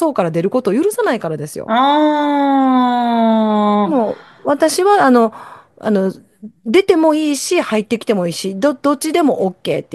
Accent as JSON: {"language": "Japanese", "region": "Kansai", "country": "Japan", "accent": "Kansai", "said": "今ね、もう素の自分になったから関西弁でしょ。"}